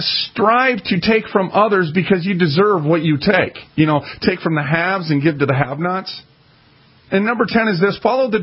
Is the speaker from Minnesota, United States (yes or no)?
yes; Minneapolis, Minnesota, United States; You know what? I'm from North Minneapolis.